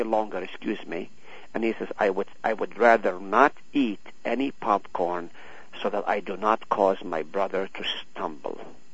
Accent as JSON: {"language": "English", "town": "Nazareth", "region": "Northern District", "country": "Israel", "tie": "born or raised there", "also_born_or_lived": "Haifa", "said": "Okay, I grew up in Israel, as you know. I was born in Nazareth, lived in Haifa on the slopes of Mount Carmel"}